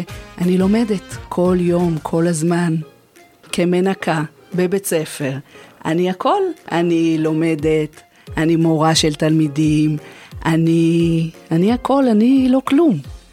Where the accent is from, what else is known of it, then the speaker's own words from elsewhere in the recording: Karnei Shomron, Judea and Samaria Area, Israel; גדלתי בקרני שומרון, למדתי באולפנה